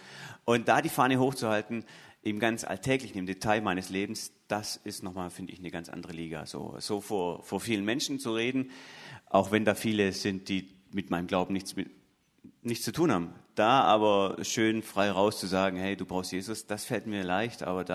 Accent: Stuttgart, Baden-Württemberg, Germany; now in Schorndorf, Germany; Ursprünglich komme ich von Stuttgart und jetzt in Schondorf.

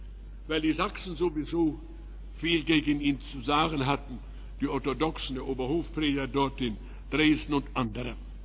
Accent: Riga, Latvia; Von dort reiste Zinzendorf nach Riga in meine Heimat.

